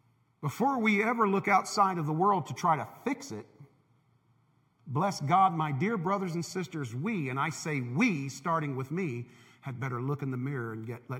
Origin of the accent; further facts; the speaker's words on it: Tampa, Florida, United States; When I was growing up in Tampa, we would go out fishing in Tampa Bay or in the Gulf, and we would catch catfish.